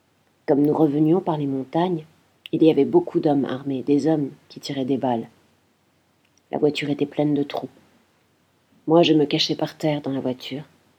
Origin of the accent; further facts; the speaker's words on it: Damascus, Damascus Governorate, Syria; born there; Je suis née en Syrie, dans la capitale Damas, dans la maison de mes parents. J'ai 5 frères et une sœur. Je suis née en 1959 dans une ville très jolie et très calme.